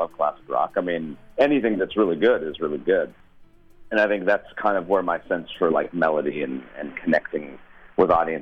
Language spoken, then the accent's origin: English; Boulder, Colorado, United States; I'm born and raised in Boulder, Colorado.